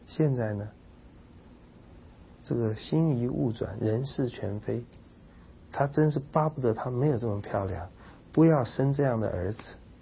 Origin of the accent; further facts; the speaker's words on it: China; 全世界都有，我们中国人都有